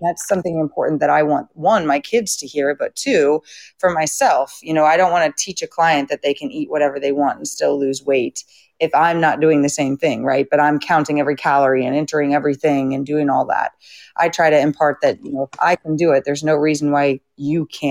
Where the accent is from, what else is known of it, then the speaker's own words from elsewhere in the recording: St. Louis, Missouri, United States; We're military. So I'm from St. Louis, Missouri, and he's from around Atlanta, Georgia area.